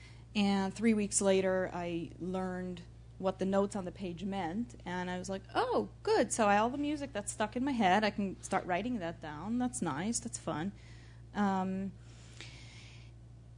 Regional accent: New York, United States; I'm from New York, and I came there, and here I'm in college just being one other student in the program

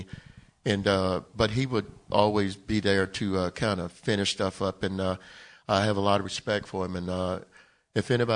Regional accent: Louisiana, United States; You know, growing up in Louisiana, and to reflect on something that Lena said about the draft, I got drafted out of high school.

